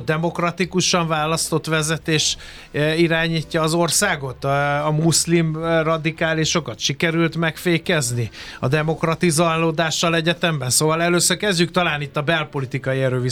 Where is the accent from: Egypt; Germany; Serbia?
Egypt; Mert félig, meddig igen. Egyiptomi vagyok, nem?